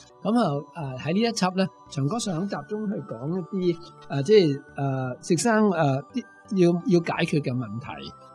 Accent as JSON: {"language": "Cantonese", "country": "Hong Kong", "said": "系即系我哋香港人会真系觉得好惭愧嘅"}